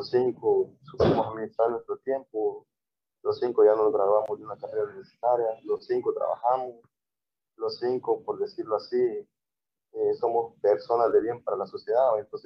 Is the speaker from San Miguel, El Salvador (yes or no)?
no; Santa Ana, El Salvador; no sé si los que somos de Santa Ana reconocemos la Estatua de la Libertad